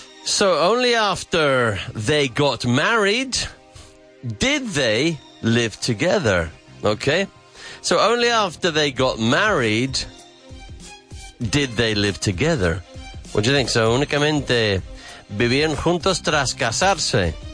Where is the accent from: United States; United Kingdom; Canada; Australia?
United Kingdom; England; I'm going to say lady bird because I'm an English guy.